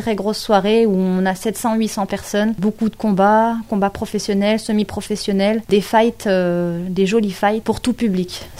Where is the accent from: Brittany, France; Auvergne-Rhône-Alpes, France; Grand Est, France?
Auvergne-Rhône-Alpes, France; Bourgoin-Jallieu; born there; Alors je suis née sur Bourgoin-Jallieu